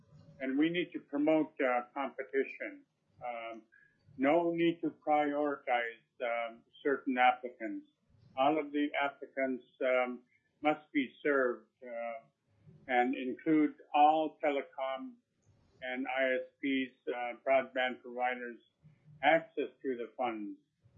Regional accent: Akiak, Alaska, United States; I'm from Akiak, Alaska, currently the chief of the community

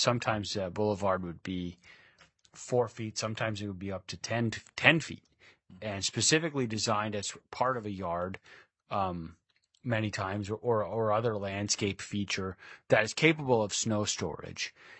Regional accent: Michigan, United States; I grew up in Upper Michigan where we got significant amounts of snow

